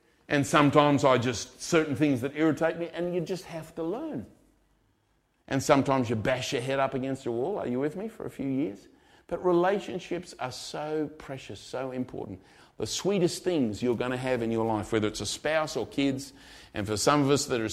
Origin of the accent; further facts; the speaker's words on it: Australia; accent: Australian; now in United Kingdom; See, for me, even though I'm Australian and I've got an Australian accent, I'm not parochial about being Australian because I'm in England.